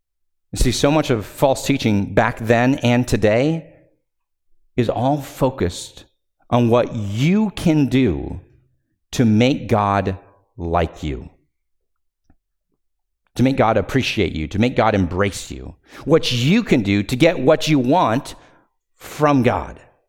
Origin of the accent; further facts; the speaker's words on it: California, United States; Well, growing up in California, on our street, we had several oleander bushes.